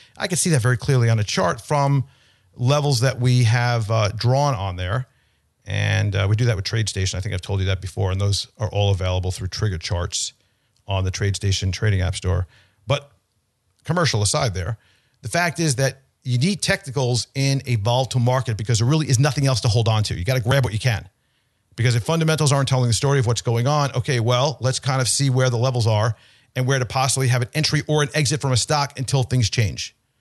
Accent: Long Island, New York, United States; I'm from New York originally as well, out on Long Island, and I saw some video when I was a kid.

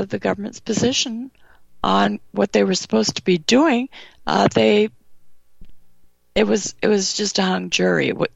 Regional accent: California, United States; There were guns. I grew up in California. Everyone had a gun.

